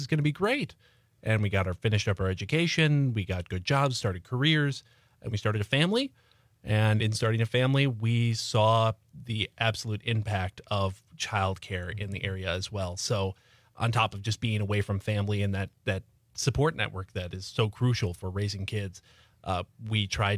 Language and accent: English; Sheboygan, Wisconsin, United States; moved away as an adult; also born or lived in Boston; So we were born and raised in Sheboygan